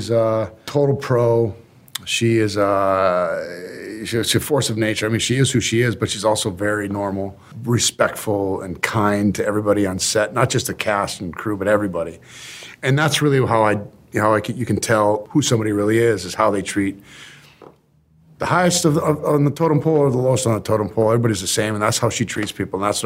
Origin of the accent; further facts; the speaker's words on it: North Dakota, United States; I'm almost Canadian. I grew up in North Dakota.